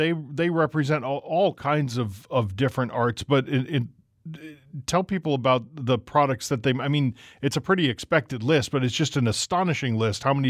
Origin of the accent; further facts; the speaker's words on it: La Crosse, Wisconsin, United States; I lived out of town for a long time, even though I'm from La Crosse, and a couple of years ago I moved back